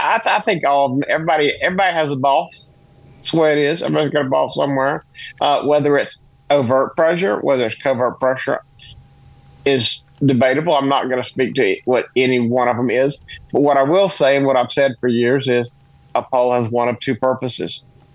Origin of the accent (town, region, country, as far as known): South Carolina, United States; born or raised there